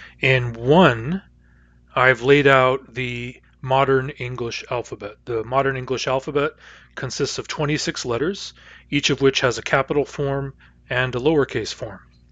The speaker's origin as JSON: {"language": "English", "country": "United States", "tie": "born or raised there", "lives_now": "Canada", "said": "I grew up in the United States, I learned American spelling, and now I live and work in Canada"}